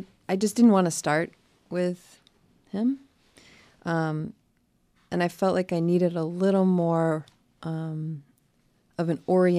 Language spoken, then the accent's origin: English; Tucker, Georgia, United States; Yeah, Tucker, Georgia, just outside of Atlanta, about 20 minutes.